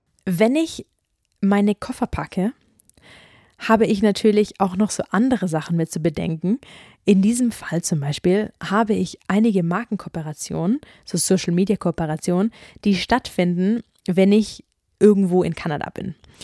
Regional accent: Baden-Württemberg, Germany; das Ganze in Baden-Württemberg stattfindet, das heißt in meiner Heimat.

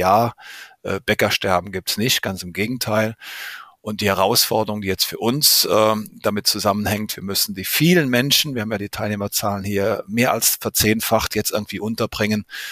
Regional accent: Rhineland-Palatinate, Germany; Ich komme ja aus der Vulkaneifel, das ist so Rheinland. Und als Rheinländer

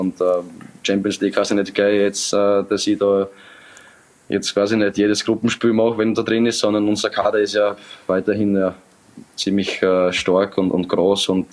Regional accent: Austria; born there; Ich bin aber ja in Österreich geboren.

